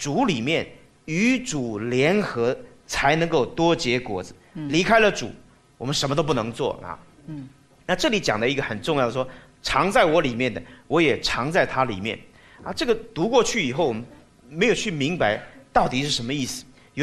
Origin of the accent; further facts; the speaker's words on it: China; 我们中国人说伤筋动骨怎么样，100天哈